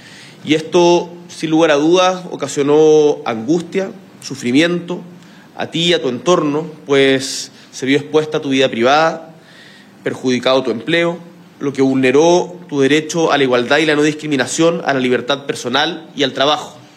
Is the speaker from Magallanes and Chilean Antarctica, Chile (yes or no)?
yes; Magallanes and Chilean Antarctica, Chile; en Magallanes, de donde vengo, el Cardenal Zamoré es muy importante